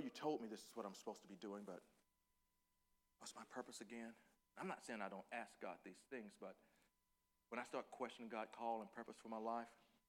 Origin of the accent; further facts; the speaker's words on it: Texas, United States; I'm from Northeast Texas, Piney Woods, USA. Baby, I was raised on collard greens and pinto